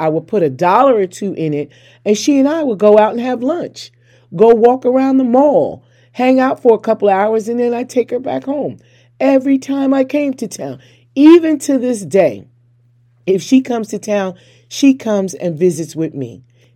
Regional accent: the North, United States; I'm from the North. I don't know, but this is my first time ever living down south.

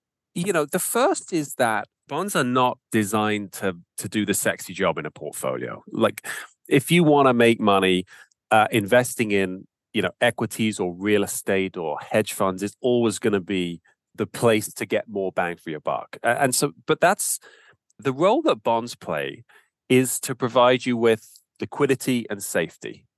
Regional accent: London, United Kingdom; accent: British; now in Canada; I have a British accent. And I grew up in Southeast London with an Irish mother and had a wonderful upbringing there and never really planned to end up in Canada

